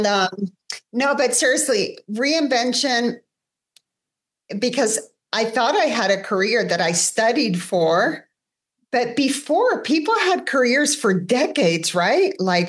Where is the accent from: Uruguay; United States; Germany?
Uruguay; This is in Uruguay. I'm from Uruguay.